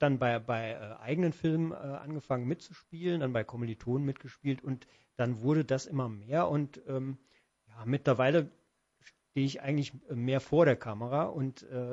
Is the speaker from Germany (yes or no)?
yes; Offenbach, Hesse, Germany; bin Urhesse, bin hier aufgewachsen in Offenbach und habe auch hier in Offenbach studiert an der Hochschule für Gestaltung